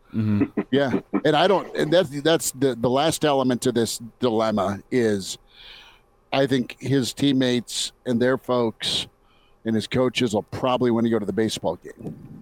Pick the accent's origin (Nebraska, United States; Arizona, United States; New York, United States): Nebraska, United States; and we're used to sticky. We are. We grew up in Nebraska.